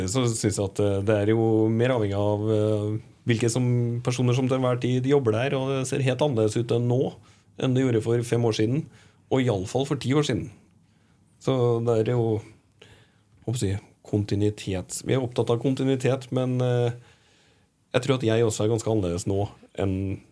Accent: Moss, Østfold, Norway; accent: Moss dialect; also born or lived in Trondheim; Jeg er jo fra Moss, ikke sant? Så jeg har jo egentlig en bokmål Mosse-dialekt som jeg får kritikk for når jeg er der, at den er vannet ut. Og så har jeg bodd mange år i Trondheim og blitt veldig påvirket av det.

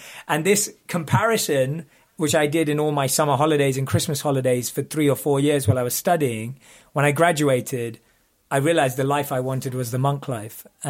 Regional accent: London, United Kingdom; So I grew up in London. I'm through and through a Londoner

